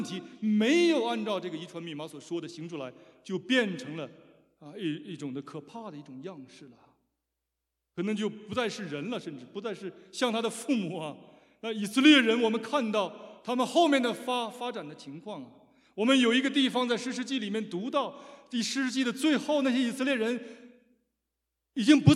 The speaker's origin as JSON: {"language": "Chinese", "country": "China", "tie": "born or raised there", "said": "我们小的时候在中国的时候，大家知道签字每个人都有一个印啊"}